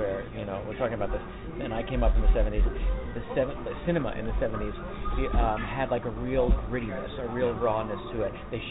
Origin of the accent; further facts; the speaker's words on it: New York City, New York, United States; But I also think growing up in New York, especially being an actor in New York, I feel like it gives me a distinct advantage in life.